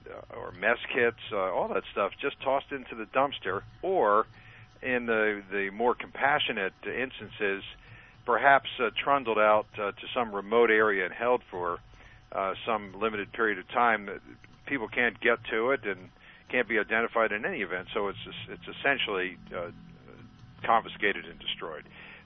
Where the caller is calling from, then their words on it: Sacramento, California, United States; I'm calling in from Sacramento.